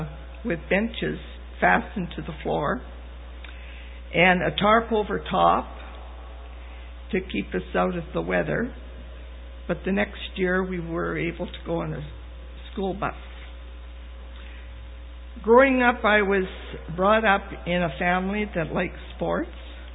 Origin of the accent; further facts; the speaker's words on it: Legal, Alberta, Canada; We lived on a farm at Legale, which was a Catholic and a French-speaking community. And we didn't fit in there because we were Protestant and we couldn't speak French.